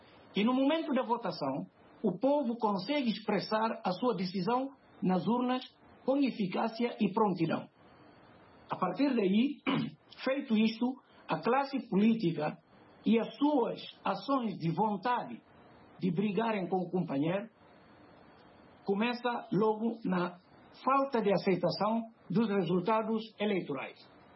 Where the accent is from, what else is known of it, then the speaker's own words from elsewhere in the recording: Guinea-Bissau; now in Manchester, United Kingdom; É verdade, eu sou guineense, vivo aqui na cidade de Manchester, mas vivo aqui fisicamente, mas psicologicamente, e todo o meu moral está na Guiné-Bissau.